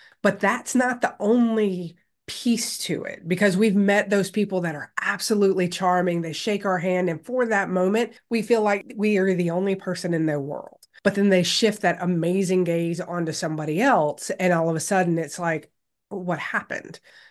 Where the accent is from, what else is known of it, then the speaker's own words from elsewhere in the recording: Louisiana, United States; It wasn't just what I had been raised growing up in Louisiana thinking about as a leader.